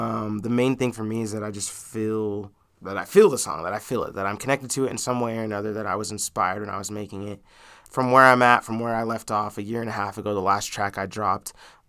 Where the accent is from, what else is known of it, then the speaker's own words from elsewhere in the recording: Utah, United States; I was raised in Utah my whole life.